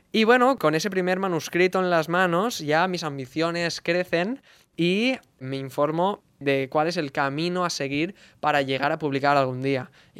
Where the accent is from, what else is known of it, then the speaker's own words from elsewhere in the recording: Tavernes de la Valldigna, Valencian Community, Spain; fue cuando empezó mi educación musical en la escuela de música de mi pueblo, de Tabernes la Bedigna